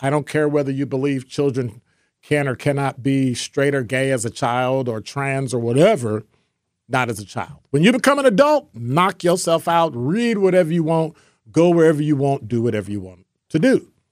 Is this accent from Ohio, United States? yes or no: no; Illinois, United States; Yes, that's my hometown, but sometimes people in Illinois do some strange stuff.